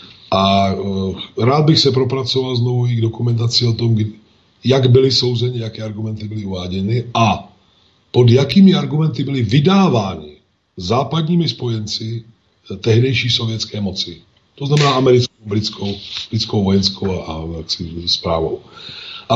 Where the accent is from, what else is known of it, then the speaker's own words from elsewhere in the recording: Prague, Czechia; Já jsem Pražák, takže možná začnu.